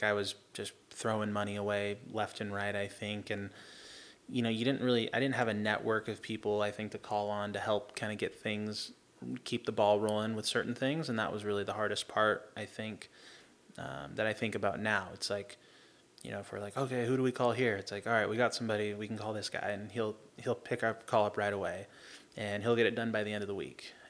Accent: Seal Beach, California, United States; Yeah. I grew up in Seal Beach. So just right over the bridge.

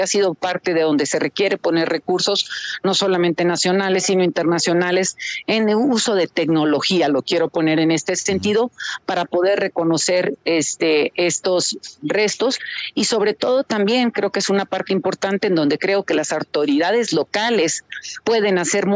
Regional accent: Sinaloa, Mexico; yo vengo de un estado jornalero, vengo de Sinaloa

